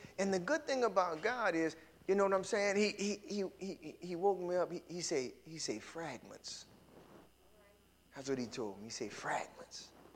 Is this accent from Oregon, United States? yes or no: no; Baton Rouge, Louisiana, United States; We come from Baton Rouge, I'm telling you, with $50 in our pocket.